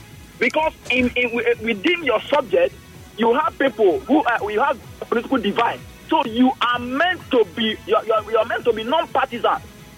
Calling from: Port Harcourt, Rivers, Nigeria; I'm calling from Ada George, Port Harcourt.

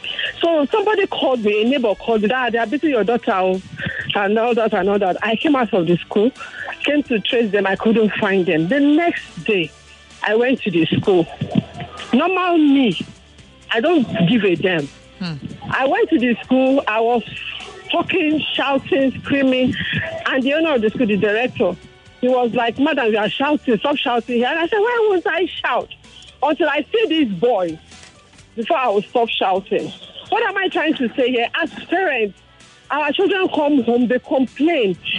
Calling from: Ijego, Lagos, Nigeria; I'm calling from Ijego.

